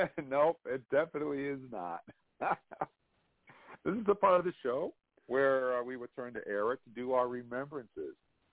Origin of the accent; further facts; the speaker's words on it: Scotia, New York, United States; I went to Scotia Glenville High School, as did my wife. And I very rarely see people from my hometown.